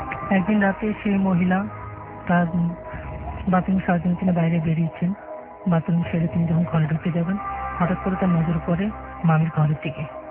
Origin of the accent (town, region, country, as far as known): Dinajpur, Rangpur Division, Bangladesh; born or raised there; now in Dhaka, Bangladesh